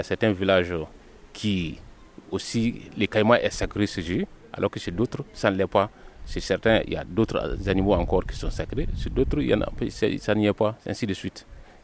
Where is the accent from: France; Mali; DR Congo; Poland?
Mali; Kassa, Mopti; Bon, je suis Dogon. Je suis originaire du cercle de Koro, précisément dans l'arrondissement de Diankabou et le village de Kassa.